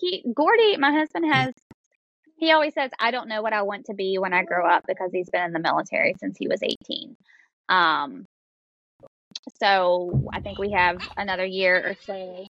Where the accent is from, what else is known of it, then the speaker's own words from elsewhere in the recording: Virginia, United States; I'm originally from Virginia. Yep. I'm a mountain girl.